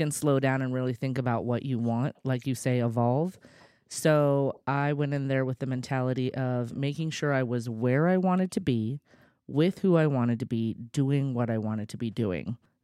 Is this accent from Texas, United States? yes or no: yes; Houston, Texas, United States; born there; I was also born in Houston.